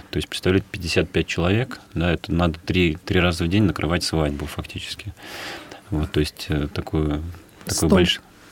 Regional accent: Moscow, Russia; born there; я родился в России, в Москве

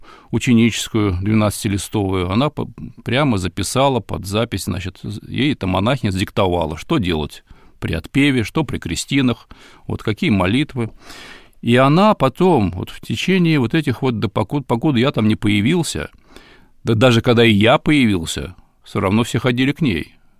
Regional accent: Saint Petersburg, Russia; Ну, я, конечно же, коренной петербуржец, в те времена ленинградец.

